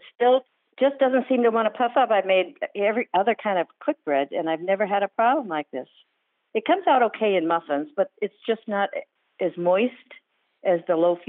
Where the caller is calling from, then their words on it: Minneapolis, Minnesota, United States; Minneapolis.